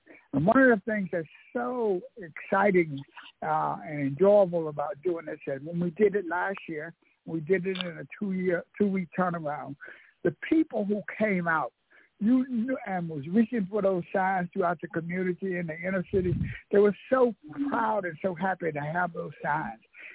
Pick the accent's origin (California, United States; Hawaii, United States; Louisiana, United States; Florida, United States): Louisiana, United States; Bogalusa; I can remember when I was growing up in Bogalusa, Louisiana, which is the home of the Deacons